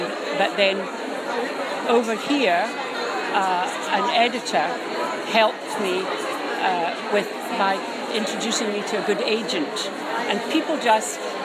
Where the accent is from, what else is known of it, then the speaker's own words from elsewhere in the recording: Scotland, United Kingdom; Ian Rankin, the crime novelist, I know him because we're both Scottish.